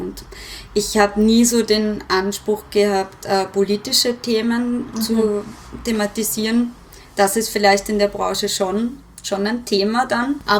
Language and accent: German; Vienna, Austria; dass ich nirgends sagen wollte und dann teilweise auch wirklich nicht gesagt habe, dass ich aus Wien bin. Ich habe dann sehr schnell Dialekte angenommen.